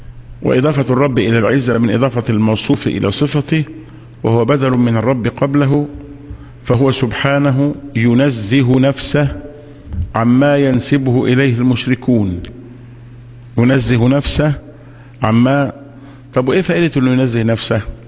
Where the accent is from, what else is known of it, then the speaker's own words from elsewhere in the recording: Alexandria, Alexandria Governorate, Egypt; احنا عندنا في اسكندريه قولا واحدا النقاب مش واجب